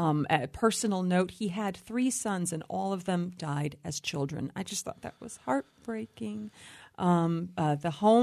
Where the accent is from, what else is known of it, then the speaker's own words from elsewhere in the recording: Connecticut, United States; You know, I'm from Connecticut, so I'm a New Englander myself.